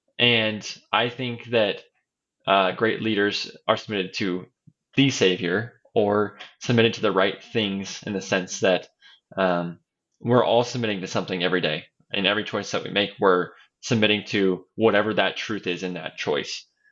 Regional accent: Idaho, United States; I'm a bit of an outdoorsman growing up in Idaho.

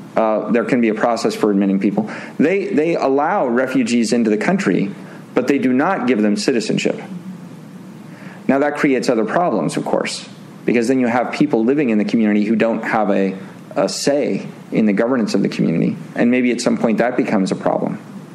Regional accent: Seattle, Washington, United States; So just to give an example from my hometown, I'm from Seattle.

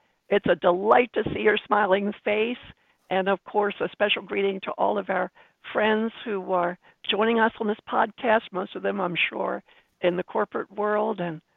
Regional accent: Maryland, United States; Yes, I grew up in Maryland and had a desire to be a physical therapist.

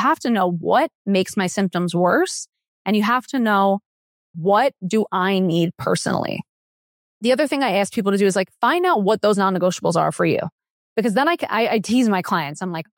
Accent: New York, United States; I'm a New Yorker and obviously New Yorkers go out to dinner at like 9:30 p.m.

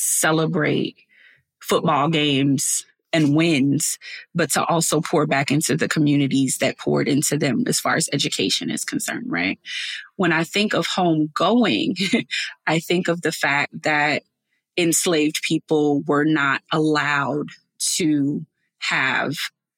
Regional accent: Beaufort, South Carolina, United States; So I am from a place called Beaufort, South Carolina

